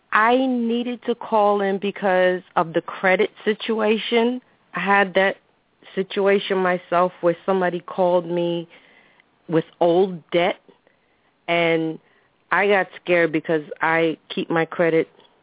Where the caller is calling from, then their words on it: New York, United States; from New York.